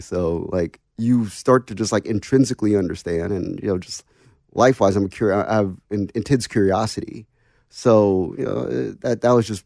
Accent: Washington, District of Columbia, United States; Dude, I'm from Washington, D.C. Imagine me.

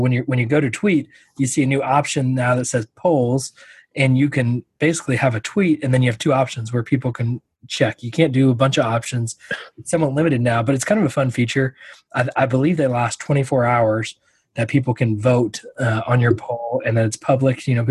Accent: Houston, Texas, United States; now in San Antonio, United States; I grew up in Houston, Texas.

